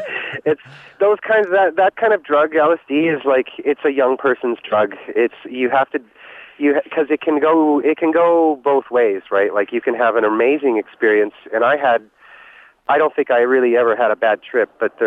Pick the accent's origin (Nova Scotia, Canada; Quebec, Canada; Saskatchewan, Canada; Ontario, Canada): Saskatchewan, Canada; Regina; I grew up in Regina and there wasn't really a lot of places there to record